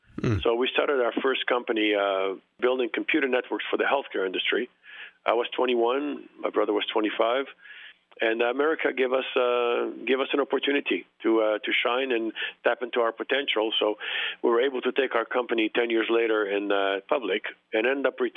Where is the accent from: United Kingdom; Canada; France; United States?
France; English is a second language; also born or lived in Paris / Cannes; majority of our youth growing up between Paris and Cannes, which is in the south of France. Growing up in France was fantastic. You know, we love living in France.